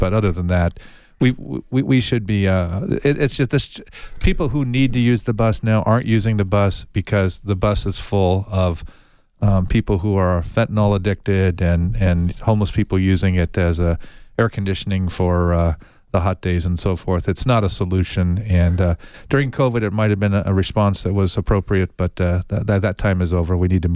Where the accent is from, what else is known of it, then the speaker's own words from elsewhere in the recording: Tucson, Arizona, United States; Born and raised in Tucson, went to public school here, Palo Verde High School, went to the University of Arizona